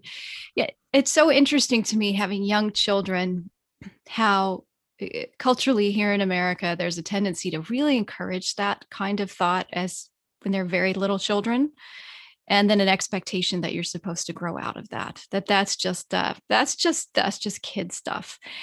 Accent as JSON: {"language": "English", "country": "United States", "said": "I feel that very deeply too, as an American, you know, as an American of Irish and English and Scottish descent"}